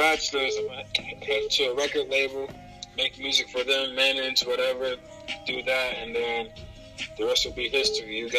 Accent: Columbus, Ohio, United States; I'm from Columbus, Ohio.

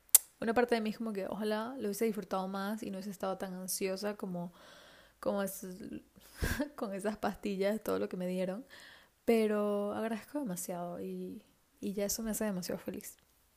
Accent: Puerto Ordaz, Bolívar, Venezuela; yo soy de Puerto Ordaz, de otra ciudad que está como a 8 horas en avión de... 8 horas en avión, ¿no? 8 horas en carro de Caracas, de la capital.

